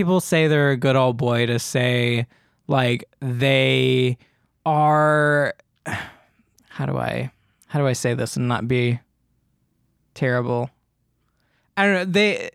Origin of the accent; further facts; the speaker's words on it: the South, United States; Because I'm from the South.